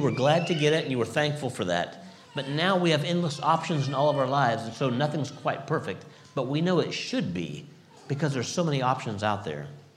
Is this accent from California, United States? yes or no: yes; California, United States; I grew up in California in a time of plenty, I would say.